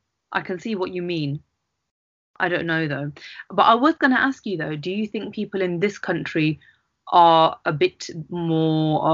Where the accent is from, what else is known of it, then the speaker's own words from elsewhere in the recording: India; with me obviously wanting to marry a black person and being Indian